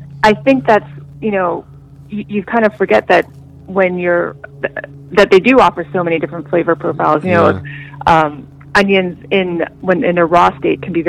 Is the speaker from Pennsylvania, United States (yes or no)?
yes; Pittsburgh, Pennsylvania, United States; And then when we came back to the States, we were in my hometown of Pittsburgh